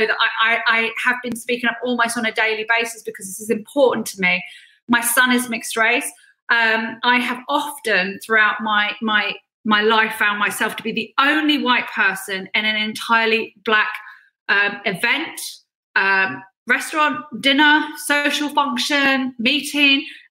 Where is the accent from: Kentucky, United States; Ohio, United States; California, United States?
California, United States; I grew up in California. My godparents are Jamaican. I grew up in an all-black, 500-strong Baptist congregation. I was the only white kid.